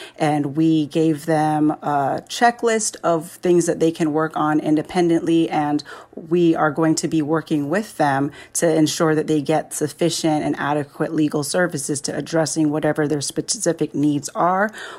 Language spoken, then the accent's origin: English; Jamaica; I'm originally from Jamaica.